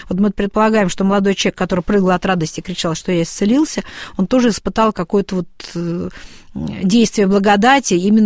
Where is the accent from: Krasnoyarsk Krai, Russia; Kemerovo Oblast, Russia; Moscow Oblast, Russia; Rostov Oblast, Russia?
Moscow Oblast, Russia; Serpukhov; Ну, я вообще коренная серпуховичка.